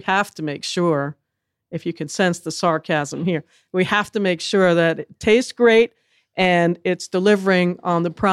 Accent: New Jersey, United States; I grew up in the Jersey Shore area, and I had an Italian mom.

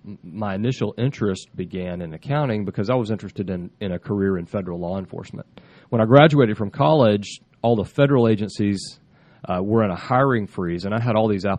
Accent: Mobile, Alabama, United States; I grew up in Mobile, Alabama, on the Gulf Coast

